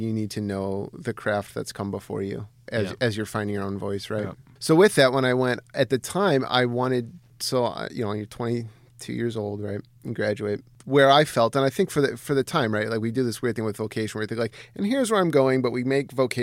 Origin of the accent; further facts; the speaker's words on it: Algonquin, Illinois, United States; So I'm from the north side, about 50 miles north of downtown, a town called Algonquin. It's where I grew up most of the adolescent years.